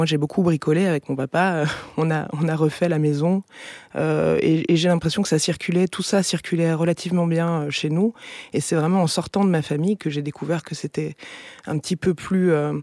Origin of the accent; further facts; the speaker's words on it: Forbach, Grand Est, France; moi j'ai grandi en Lorraine, à Forbach, c'est une petite ville à la frontière allemande. Et j'ai grandi dans une famille, enfin dans une région ouvrière, mais dans une famille de fonctionnaires